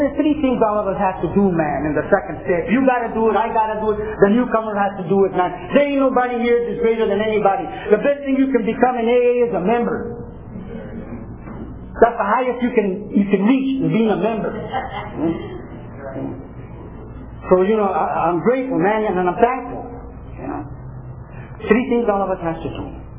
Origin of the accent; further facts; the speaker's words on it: Fresno, California, United States; I'm from Fresno.